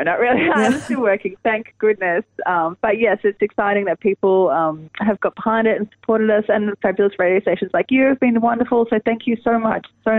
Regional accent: Melbourne, Victoria, Australia; I mean, we're from Melbourne, so, you know, we didn't get out much last year.

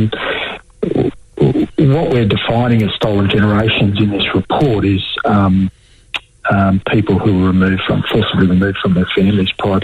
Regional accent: Western Australia, Australia; also born or lived in New South Wales; But I was actually born on Gadigal country in New South Wales. I grew up in Western Australia. My family moved to WA when I was very young, so I grew up on Noongar country.

